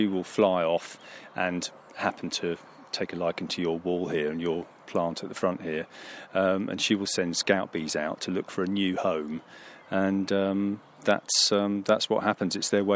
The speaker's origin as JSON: {"language": "English", "town": "Huntingdon", "region": "East of England", "country": "United Kingdom", "said": "Yeah, I'm local from Huntingdon."}